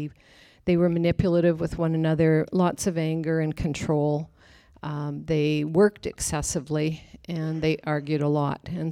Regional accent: Regina, Saskatchewan, Canada; I'm from Regina, Saskatchewan in Western Canada.

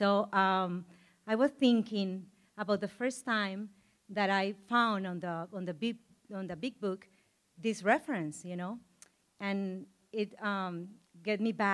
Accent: Nicaragua; English is a second language; I'm from Nicaragua, Central America.

